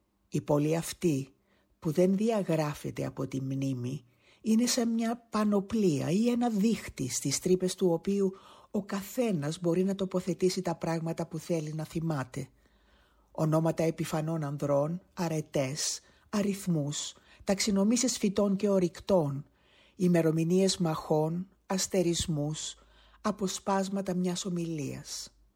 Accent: Famagusta, Famagusta District, Cyprus; Οι αναφορές στη Ζόρα ταιριάζουν απόλυτα στην πόλη μου, την Αμόχωστο της Κύπρου.

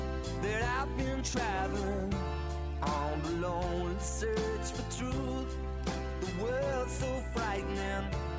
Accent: Peloponnese, Greece; Μου λέει, από πού είσαι καταγωγή? Λέω, από το Λεμαϊδά. Μου λέει, στην Πελοπόννησο δεν είναι? Λέω, πώς πας για Μεγαλόπολη? Δίπλα.

